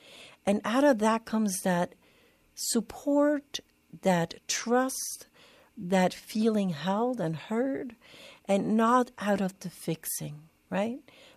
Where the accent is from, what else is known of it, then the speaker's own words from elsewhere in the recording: Switzerland; English is a second language; now in United States; growing up in Switzerland, we have 5 weeks of summer vacation. So here in the U.S., it's like forever.